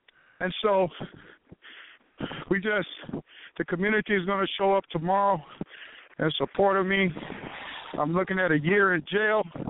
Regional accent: Fresno, California, United States; I'm from the West Coast, Fresno, California, which I renamed my city to Mississippi Fresno.

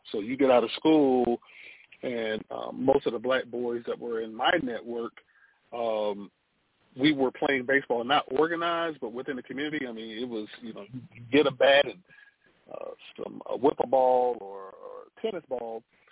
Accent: Atlanta, Georgia, United States; I was born and raised in the Bankhead, Northwest Atlanta community of Atlanta, which was and still is a very disenfranchised community, high poverty, and a lack of financial and social capital.

